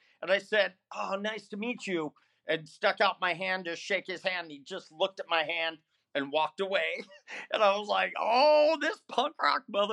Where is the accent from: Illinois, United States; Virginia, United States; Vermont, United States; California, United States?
California, United States; Me and all my friends, I grew up in Northern California.